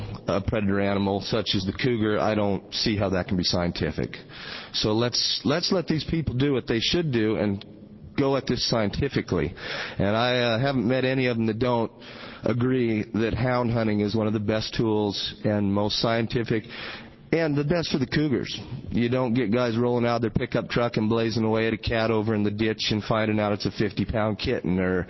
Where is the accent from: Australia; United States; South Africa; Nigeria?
United States; Silver Lake, Oregon; I'm from Silver Lake, Oregon.